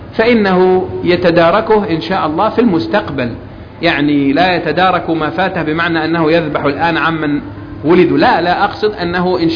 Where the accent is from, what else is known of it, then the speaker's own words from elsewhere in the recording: Egypt; يعلم بالضرورة هنا عندنا في مصر.